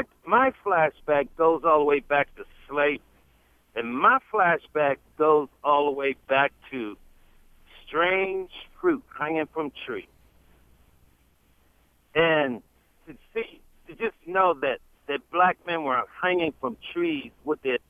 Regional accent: Baltimore, Maryland, United States; And I'm from Baltimore. And if you've been following what's going on over here in Baltimore

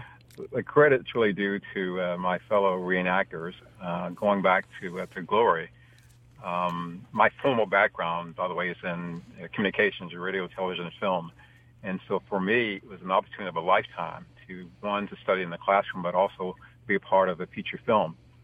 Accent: Virginia, United States; I'm from Virginia, but a lot of folks from D.C. and Maryland.

